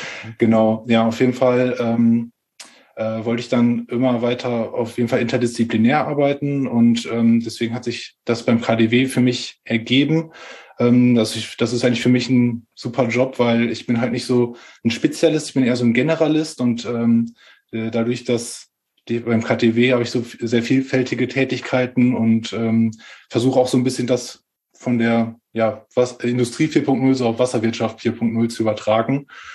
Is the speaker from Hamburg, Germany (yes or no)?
no; Ahaus, North Rhine-Westphalia, Germany; Und ich komme ursprünglich aus Ahaus. Das ist im Münsterland.